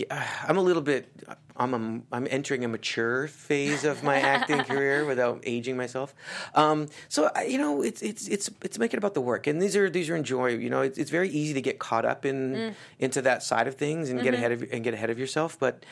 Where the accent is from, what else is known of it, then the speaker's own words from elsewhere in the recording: Cedar, British Columbia, Canada; I grew up in a small, like, town. Like, I'm, like, in a village.